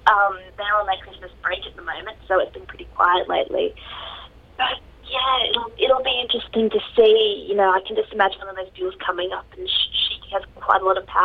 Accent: Australia; We're a great country, honestly. Come visit. It's not that bad.

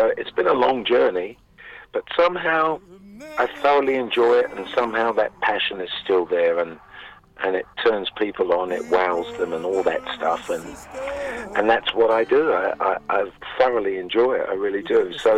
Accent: United Kingdom; born there; although I'm also British as well by birth.

